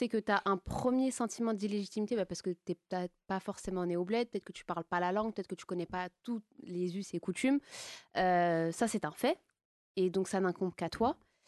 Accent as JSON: {"language": "French", "country": "Tunisia", "first_language": "Tunisian Arabic", "said": "ma langue maternelle, si je voulais l'apprendre, c'était maintenant et à la maison. Donc mes parents, ils avaient mis en place un système où dès que je rentrais à la maison, je devais parler que tunisien."}